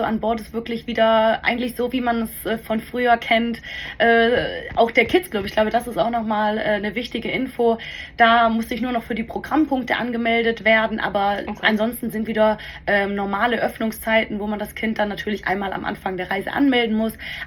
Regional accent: Baden-Württemberg, Germany; ich bin Schwabe

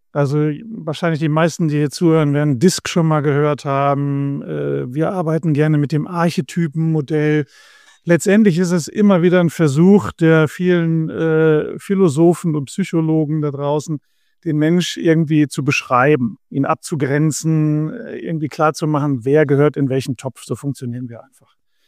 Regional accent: Wesel, North Rhine-Westphalia, Germany; born there; now in Burscheid, Germany; Ich bin im schönen Wesel geboren am Niederrhein, bin seit vielen, vielen Jahren aber begeisterter Burscheider. Das ist in der Nähe von Köln. Ich lebe hier mit meiner Familie

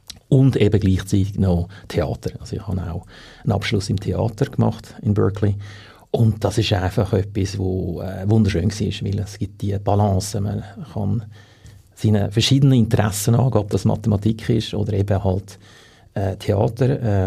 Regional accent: Switzerland; born there; first language Swedish; German is a second language; ich bin in der Schweiz geboren, Schweizer Vater, schwedische Mutter. Aber da eben der Vater sehr lange Zeit in Schweden verbracht hat, hat er auch Schwedisch geredet und wir haben einfach immer Schwedisch daheim geredet.

